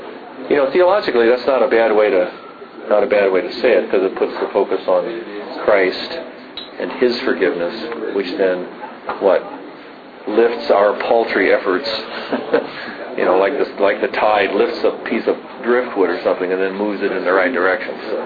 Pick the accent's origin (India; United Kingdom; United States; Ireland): United States; the South; Although when I was growing up in the South especially, I mean, you started and ended public meetings by praying the Lord's Prayer.